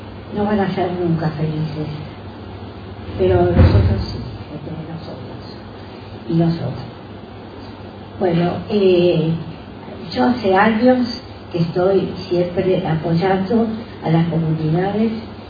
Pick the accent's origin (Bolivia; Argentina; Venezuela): Argentina; me causó mucha vergüenza como argentina